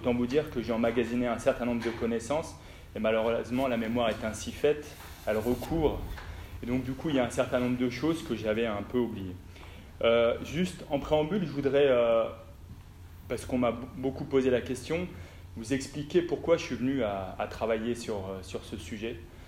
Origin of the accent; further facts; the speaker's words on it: Lens, Hauts-de-France, France; Moi, je viens du nord de la France, à Lens, il y en a énormément.